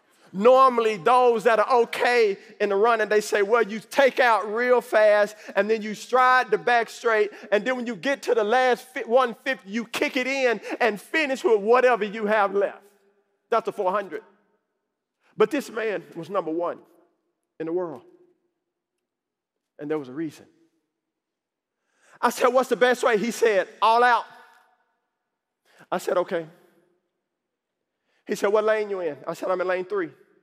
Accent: Dallas, Texas, United States; I'm from Dallas, and I have a question.

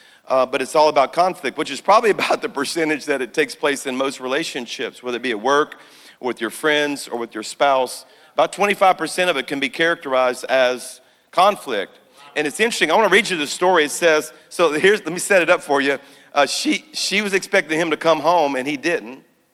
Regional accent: Louisiana, United States; I am a Cajun from South Louisiana, so our church is in Birmingham, but y'all, I'm a Cajun.

